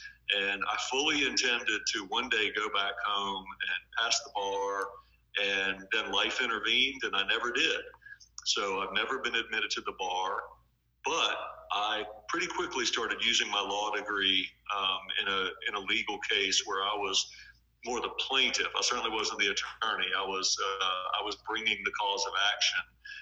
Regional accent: Chapel Hill, North Carolina, United States; I grew up in Chapel Hill.

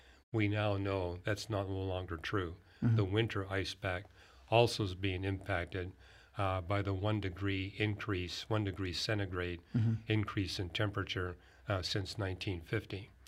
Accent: Vancouver, British Columbia, Canada; I grew up in Vancouver.

